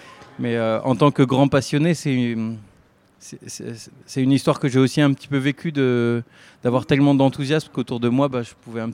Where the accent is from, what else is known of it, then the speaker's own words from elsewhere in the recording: Centre-Val de Loire, France; also born or lived in Lille; J'ai grandi dans le centre. Moi, je suis né dans le nord.